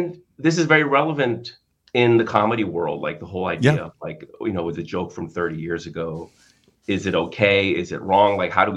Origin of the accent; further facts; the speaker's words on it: McLean, Virginia, United States; I grew up in McLean.